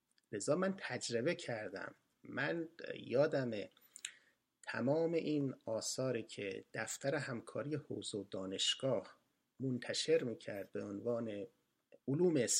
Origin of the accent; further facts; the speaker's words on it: Iran; یکیش این انتظارات گزا فقط مال ما ایرانیام نیست